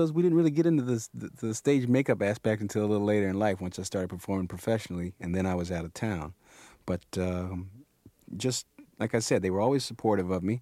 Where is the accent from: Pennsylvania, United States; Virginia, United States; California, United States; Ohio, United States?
Ohio, United States; Cincinnati; There was an alternative school program in my hometown of Cincinnati.